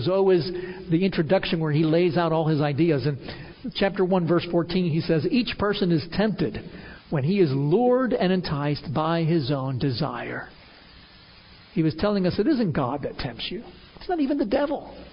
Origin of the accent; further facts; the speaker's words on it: New York City, New York, United States; one of the great privileges of being a kid growing up in New York City is that I was exposed to all the wonderful architecture of that town.